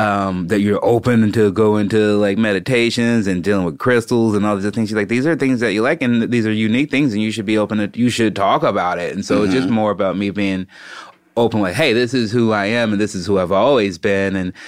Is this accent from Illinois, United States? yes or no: yes; Chicago, Illinois, United States; especially either growing up in Chicago or when I started comedy